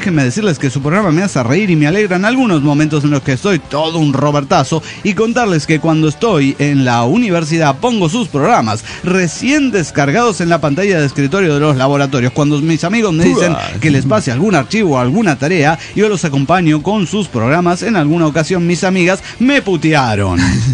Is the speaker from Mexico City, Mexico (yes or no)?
no; Chihuahua, Mexico; A lo largo de mi vida me han dicho que yo no tengo acento de Chihuahua. Y siempre me preguntan si soy de afuera. A lo cual yo les digo que soy 100% chihuahuense.